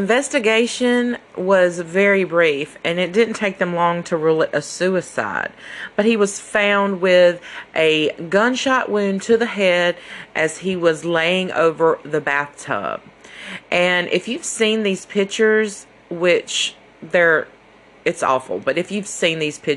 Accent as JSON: {"language": "English", "region": "Mississippi", "country": "United States", "said": "Like I said, I'm from Mississippi, and I'm not far from Meridian"}